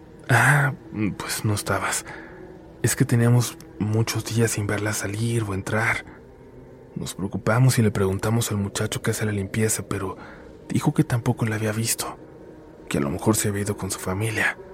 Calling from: Colombia; solo diré que soy de Colombia y vivo en un pueblo.

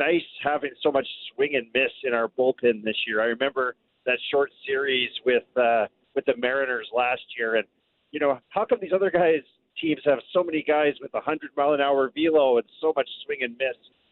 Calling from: Saskatchewan, Canada; I'm actually calling from Saskatchewan, but my town is so small I didn't even name it because

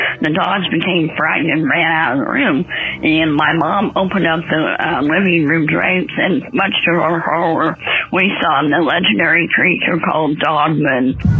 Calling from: Avon, Indiana, United States; I'm calling from Avon, Indiana.

